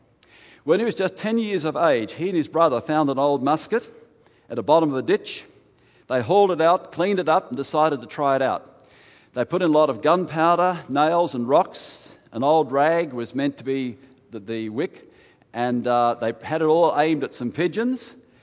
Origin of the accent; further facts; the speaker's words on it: Australia; When he knew I was an evangelist from Australia, come home, a fellow evangelist, and I had two beautiful evenings with him.